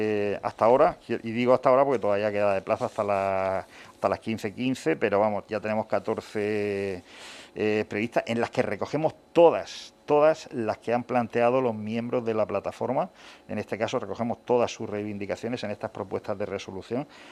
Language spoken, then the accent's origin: Spanish; Alcantarilla, Region of Murcia, Spain; yo que soy de Alcantarilla